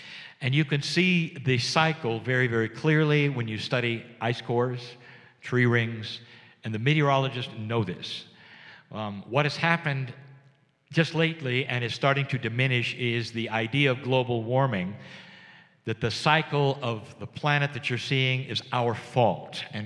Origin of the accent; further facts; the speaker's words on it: San Diego, California, United States; I'm from San Diego, California. We get almost no rain.